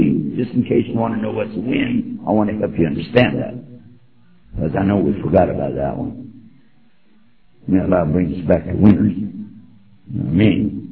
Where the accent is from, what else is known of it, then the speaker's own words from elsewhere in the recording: Texas, United States; But I did see our president from my home state, Texas, the Honorable President Mr. Bush, the son of the other Bush.